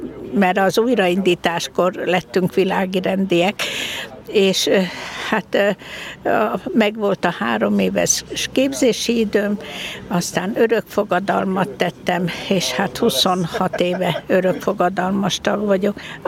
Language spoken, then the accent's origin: Hungarian; Esztergom, Komárom-Esztergom, Hungary; Igen, ős esztergomi vagyok, és esztergomi polgári családból származom, aki katolikus család volt